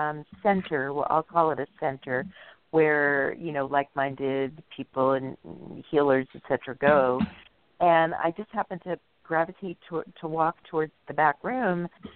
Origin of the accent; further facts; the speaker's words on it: New York, United States; I grew up in New York. There was no yoga where I lived.